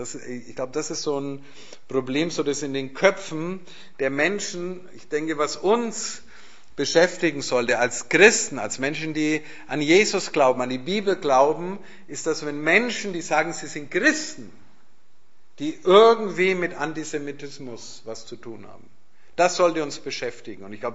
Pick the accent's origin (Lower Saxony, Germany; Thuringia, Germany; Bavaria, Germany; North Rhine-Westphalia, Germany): North Rhine-Westphalia, Germany; ich komme aus dem Ruhrgebiet